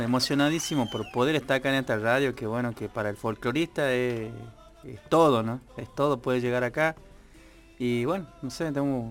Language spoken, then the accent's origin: Spanish; La Ovejería, Jujuy, Argentina; also born or lived in El Carmen; En el Carmen, y bueno, la situación de mi familia me llevó a vivir a una zona que se llama La Ovejería, que es de ahí cerca, como unos 12, 13, quizás 14 kilómetros más para abajo. Y ahí me crié ahí y fui peón rural mucho tiempo